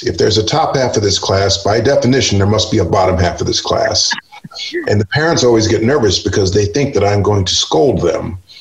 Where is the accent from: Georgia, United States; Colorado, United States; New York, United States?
New York, United States; Wappingers Falls; I was 5 or 6. We moved upstate to the Hudson Valley to a little town called Wappingers Falls, New York.